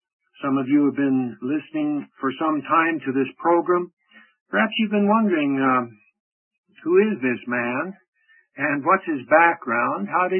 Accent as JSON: {"language": "English", "town": "Tucson", "region": "Arizona", "country": "United States", "tie": "born or raised there", "also_born_or_lived": "Prescott", "said": "My father was able to get some work, and I grew up in Arizona during those days. We moved from Prescott, where we'd lived 4 years, down to Tucson"}